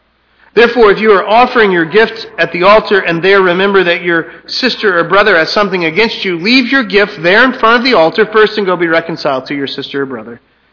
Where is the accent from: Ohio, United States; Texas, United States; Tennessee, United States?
Texas, United States; This past week in the news, and perhaps it's a little bit because we're from Texas, but it was news everywhere.